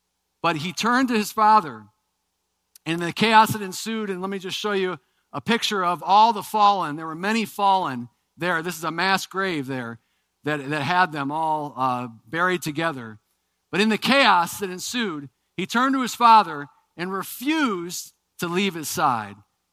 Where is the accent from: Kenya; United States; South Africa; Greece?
United States; Ohio; One of the things I learned was about this guy that we all are familiar with from being kids and growing up in Ohio, Daniel Boone.